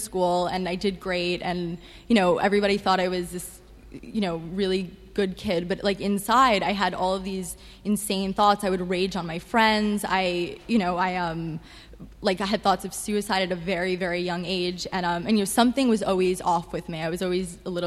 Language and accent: English; Queens, New York, United States; So, I grew up in Queens.